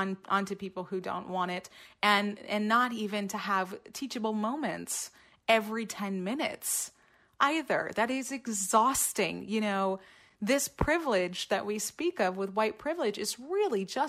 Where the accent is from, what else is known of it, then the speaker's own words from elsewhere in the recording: Randolph, Vermont, United States; I grew up in Randolph, Vermont. I went to high school there.